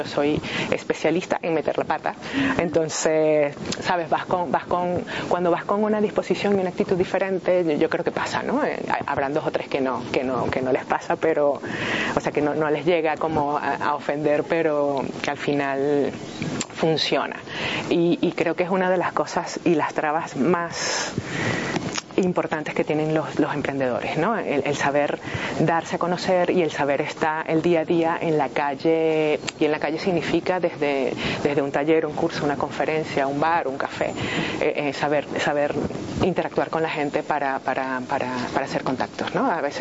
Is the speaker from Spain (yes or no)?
no; Venezuela; la marca como venezolano, porque estamos todos saliendo